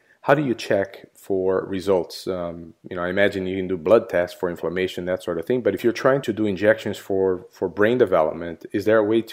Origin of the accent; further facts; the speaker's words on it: Brazil; Well, I'm from Brazil, so I know what you're talking about.